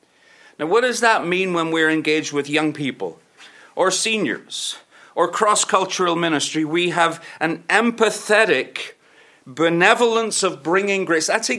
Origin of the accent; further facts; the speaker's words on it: Northern Ireland, United Kingdom; I'm from Northern Ireland. We stay up to midnight and beyond.